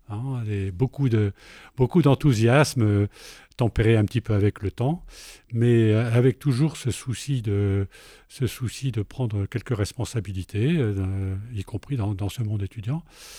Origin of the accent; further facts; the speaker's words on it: Hauts-de-France, France; rejoindre ma région d'origine, qui était le nord de la France